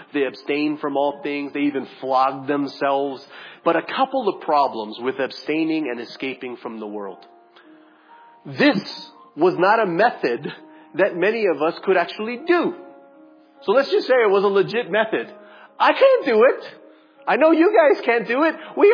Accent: Hawaii, United States; There's a saying in Hawaii that we always have for us local boys, boys that have been born and raised in Hawaii.

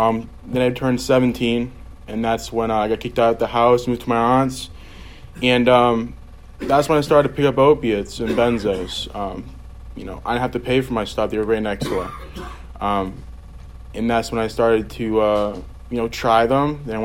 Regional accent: New York, United States; also born or lived in Fort Myers, Florida; I'm 18 years old. I was born in Fort Myers. I moved over to New York, where I was raised for 10 years, and moved down to here.

